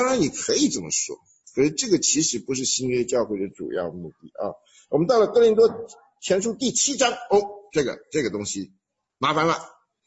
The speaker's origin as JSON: {"language": "Chinese", "country": "China", "said": "这个我们中国人喜欢讲的什么"}